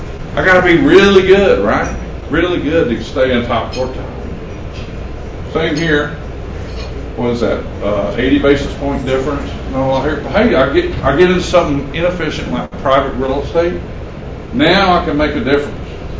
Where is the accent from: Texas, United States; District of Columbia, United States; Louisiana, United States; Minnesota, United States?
Texas, United States; You can tell I'm from West Texas.